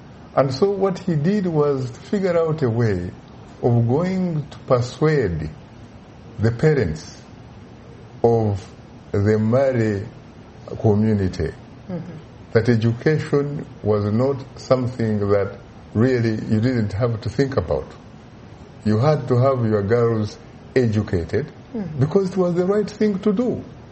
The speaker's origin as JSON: {"language": "English", "country": "Uganda", "said": "I come from Uganda in East Africa."}